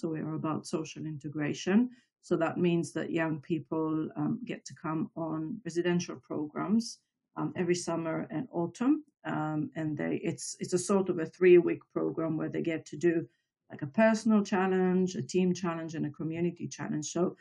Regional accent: Israel; I'm from Israel originally, so I also served in the Israeli Defense Forces

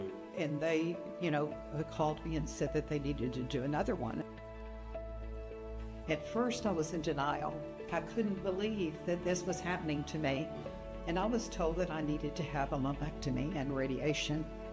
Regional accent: Beaumont, Texas, United States; I want to tell you how the Lord redeemed me for cancer. I grew up in Beaumont, Texas.

